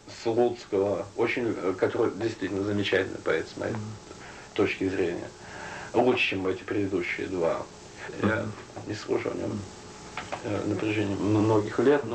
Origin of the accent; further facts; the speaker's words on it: Russia; now in United States; в Америке и так далее, и так далее, потому что английский далеко не мой родной язык. Но здесь несколько иная традиция, потому что в России мы все-таки все помним